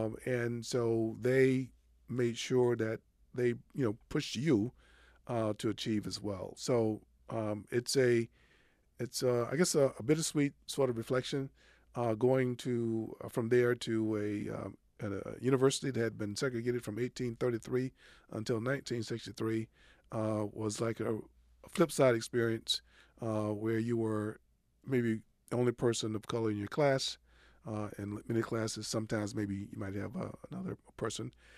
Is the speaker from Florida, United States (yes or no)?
no; Georgia, United States; I mean, I grew up in Georgia, went to undergrad school in Georgia.